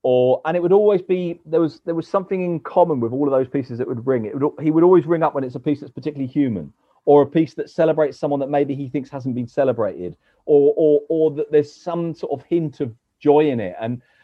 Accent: London, United Kingdom; I'm a Londoner

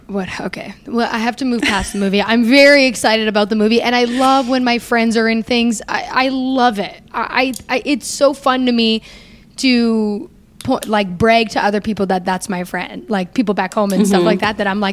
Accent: Canada; we're both Canadian

